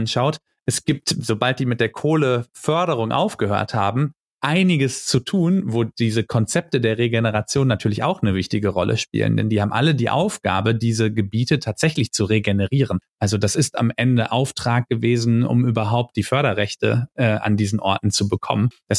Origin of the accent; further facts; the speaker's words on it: Cologne, North Rhine-Westphalia, Germany; ich komme jetzt aus Köln, das heißt nicht so weit weg, dass hier das Rheinische Revier ist.